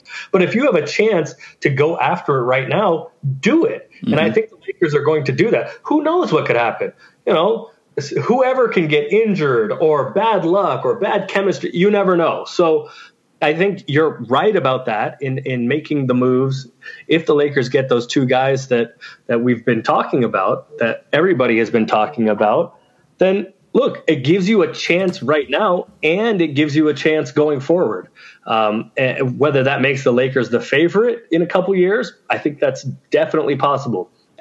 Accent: San Francisco, California, United States; I grew up in San Francisco. I grew up a Warriors fan

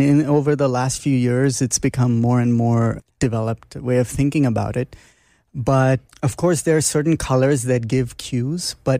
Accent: India; growing up in India, in a specific part of India where the food scene was really prominent

